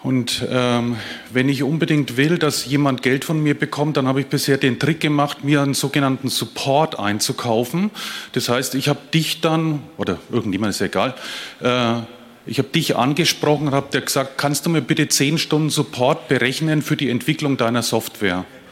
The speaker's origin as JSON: {"language": "German", "town": "Nuremberg", "region": "Bavaria", "country": "Germany", "said": "ich komme aus Nürnberg."}